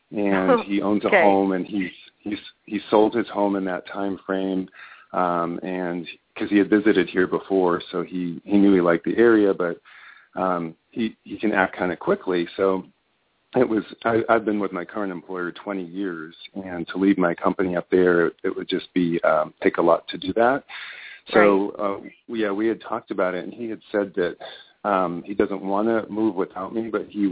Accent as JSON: {"language": "English", "region": "Washington", "country": "United States", "said": "we've been looking for an opportunity to combine, and we're from Washington State, and we just came down to Las Vegas and are thinking of relocating here."}